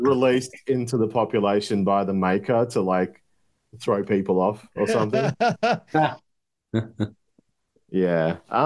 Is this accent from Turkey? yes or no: yes; Turkey; I'm going to bring up one from where I grew up in Turkey.